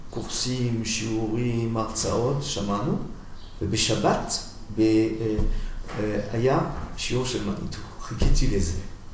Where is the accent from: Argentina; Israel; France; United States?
France; Sevran, Île-de-France; וחיפשתי בפרוור איפה שהייתי, בסוברן, בסן סנלי, זה ליד פריז